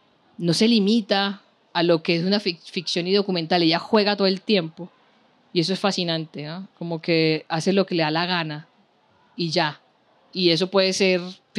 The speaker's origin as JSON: {"language": "Spanish", "town": "Cartagena", "region": "Bolívar", "country": "Colombia", "said": "es más cercano a mí porque yo soy de Cartagena, ¿cierto?"}